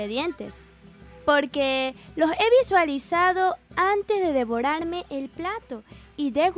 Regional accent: Ecuador; Parte de este trato nos identifica como ecuatorianos.

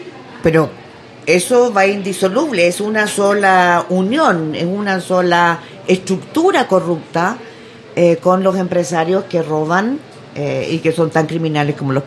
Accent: Chile; Hay una cosa, soy chilena.

